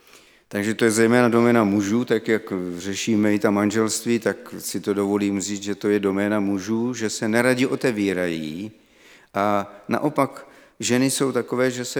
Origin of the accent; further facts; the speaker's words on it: Trutnov, Hradec Králové Region, Czechia; Já pocházím z Trutnova, to je pod Krkonošema tam, a tam byly Sudety, takže ze Sudet pocházím.